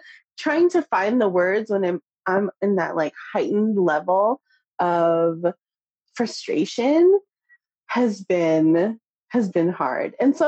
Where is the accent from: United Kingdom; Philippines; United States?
Philippines; I, being Filipino, have grown up with something called a tabo.